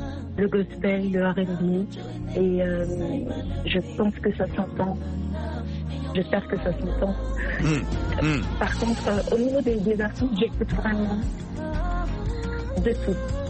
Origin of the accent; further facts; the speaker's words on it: Cameroon; moved away as an adult; now in France; Je suis née au Cameroun, j'ai grandi, j'ai fait mon école primaire, secondaire, l'université, et je suis venue en France pour poursuivre mes études après mon baccalauréat. Je suis en France depuis 2003.